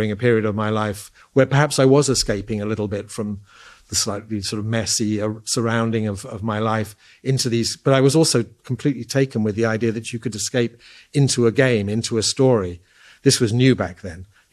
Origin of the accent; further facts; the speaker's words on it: Oxford, South East England, United Kingdom; I grew up in Oxford, and there are a lot of museums and paintings there.